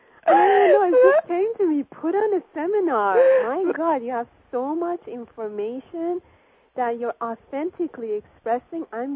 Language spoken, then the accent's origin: English; Iran; No, because I'm Persian. I'm from Iran originally.